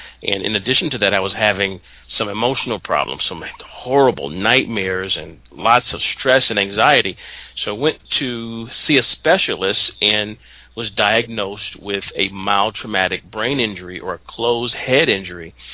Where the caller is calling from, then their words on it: Ann Arbor, Michigan, United States; I am calling from my home just outside of Ann Arbor, Michigan